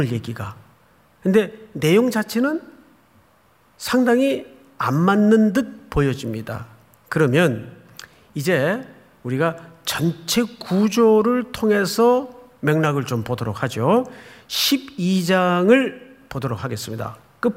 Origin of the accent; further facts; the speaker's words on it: Gyeongsang, South Korea; now in Seoul, South Korea; 제 언어 속에서 말투 속에서 경상도 사람 티가 전혀 안 나죠? 안 납니다. 자. 그럼 제 고향은 어딜까요? 서울에서 지금 50년 넘게 살았단 말이에요.